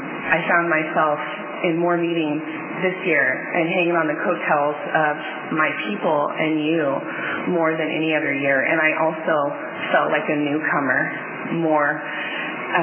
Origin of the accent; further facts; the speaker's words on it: Visalia, California, United States; And I am from Fresno originally, from Visalia originally. I grew up here